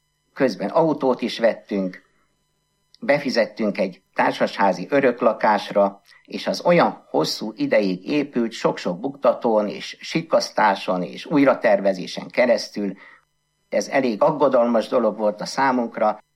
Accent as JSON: {"language": "Hungarian", "region": "Budapest", "country": "Hungary", "tie": "born or raised there", "said": "1946-ban születtem, hamar árvaságra jutottam apa részről, Budapest külső kerületébe költöztünk Rákoskertre, ahol nem is volt templom, így a család is, magam is később gyerekként nem jártam templomba."}